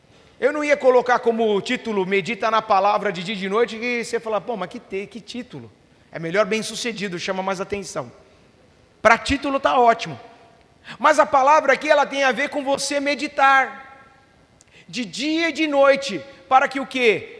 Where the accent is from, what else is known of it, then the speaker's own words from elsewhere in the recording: Brazil; Agora, nós como bons brasileiros, o que a gente costuma fazer? Principalmente brasileiro.